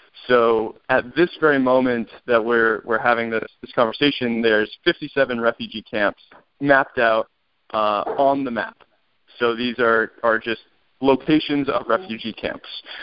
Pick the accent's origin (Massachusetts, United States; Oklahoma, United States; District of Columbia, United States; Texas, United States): Massachusetts, United States; Well, I'm from Massachusetts. It's actually from a town with no stoplights, so a real small place in southeastern Mass.